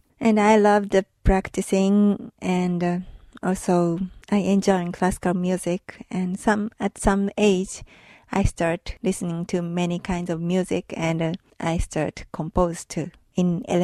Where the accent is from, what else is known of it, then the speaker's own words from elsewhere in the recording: Tokyo, Japan; born there; English is a second language; I was born in Tokyo, and my father is Japanese businessman